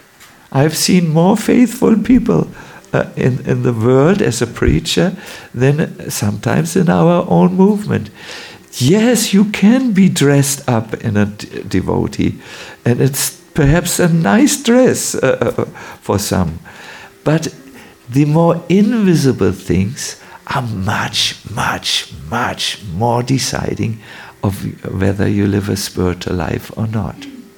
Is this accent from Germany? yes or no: yes; North Germany, Germany; I'm I'm from North Germany. We are tired people because it's always so cold.